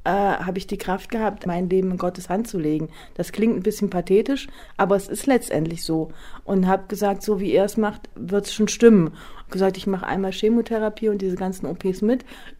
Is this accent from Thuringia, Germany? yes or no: yes; Thuringia, Germany; Ich bin gläubig, ja. Also ich komme aus dem Eichsfeld, also das liegt in Thüringen und da ist einfach das mit in die Wiege gelegt, ne? Dass man eben katholisch erzogen wird.